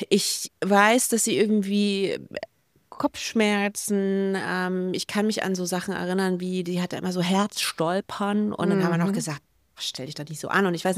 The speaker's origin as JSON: {"language": "German", "town": "Dresden", "region": "Saxony", "country": "Germany", "said": "Genau, ich bin ja aus Dresden, in Sachsen."}